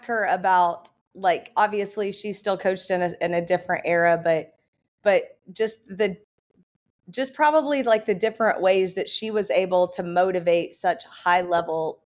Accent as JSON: {"language": "English", "town": "Canton", "region": "Oklahoma", "country": "United States", "tie": "born or raised there", "said": "So obviously I am from Canton, Oklahoma. I was born and raised. My family still lives there."}